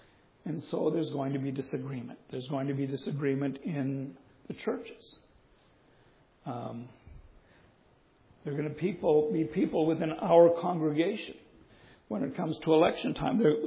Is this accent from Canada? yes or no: yes; Canada; We have to live in our land as Christians, also as Canadians.